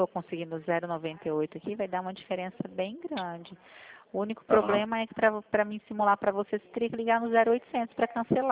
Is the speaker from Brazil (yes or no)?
yes; Bernardes, Brazil; Eu tô aqui hoje, mas eu sou de Bernardes.